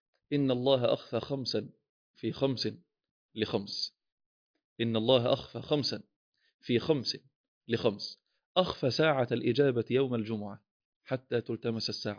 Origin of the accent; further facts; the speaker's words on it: Egypt; كما نقول عندنا في مصر